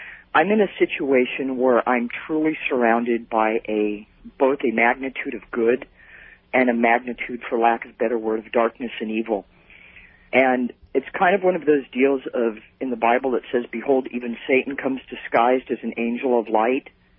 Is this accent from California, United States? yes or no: yes; Long Beach, California, United States; I'm from Long Beach.